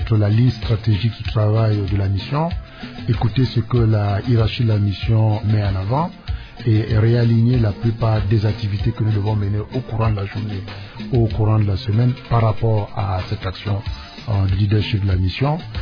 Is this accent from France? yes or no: no; Cameroon; je suis né un certain 28 octobre, je suis Camerounais bien sûr